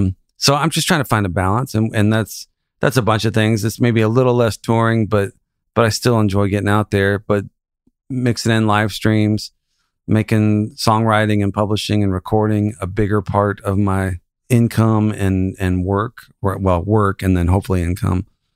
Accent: The Woodlands, Texas, United States; also born or lived in Houston; I was born in Houston, Texas in 1976, and I grew up about 20 miles north in a suburb planned community called the Woodlands, Texas.

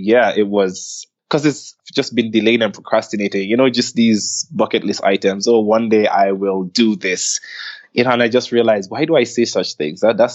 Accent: Antigua & Barbuda; now in Kenya; So I'm based here in Kenya right now. I was actually born in Kenya, but I've never lived here. I grew up in the Caribbean island of Antigua and Barbuda. It's a small twin island state.

